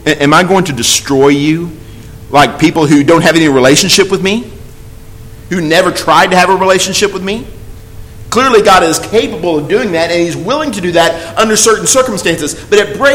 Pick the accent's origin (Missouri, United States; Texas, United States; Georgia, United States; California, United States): Texas, United States; Austin; Sometimes when growing up in Austin, we had grandparents in Spicewood out in the country, and we had cousins in San Antonio, a few miles to the south.